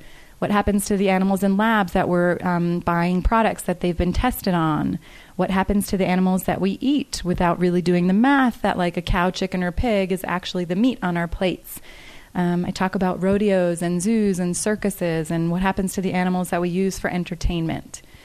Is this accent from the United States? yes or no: yes; New Jersey, United States; I'm from New Jersey. Both my parents are New Yorkers. I was born and raised into a dynasty of swearing.